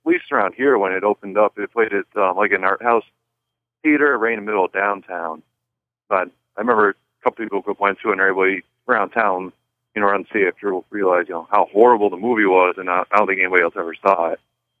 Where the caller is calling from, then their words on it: Rochester, New York, United States; in Rochester.